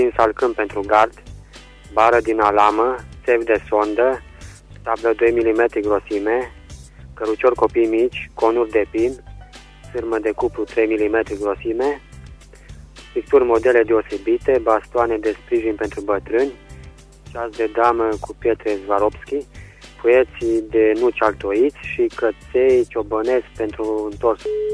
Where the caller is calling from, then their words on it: Oravița, Caraș-Severin, Romania; din Oravița.